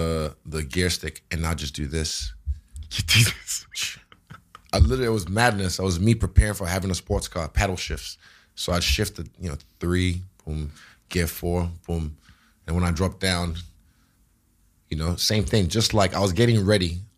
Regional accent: Nigeria; now in United Kingdom; You know, from where I'm from Nigeria, a lot of people will be blessed to have my old job.

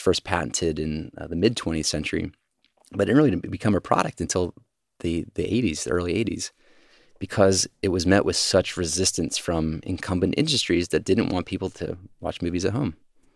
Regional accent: Georgia, United States; when I was growing up in Georgia, I was so enthralled by every day there was a new story of a new company that started in Silicon Valley or San Francisco.

